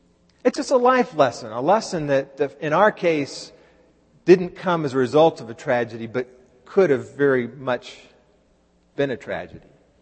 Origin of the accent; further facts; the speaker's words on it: Dallas, Texas, United States; because I grew up in Dallas, I find myself very much rooting for the Dallas Mavericks.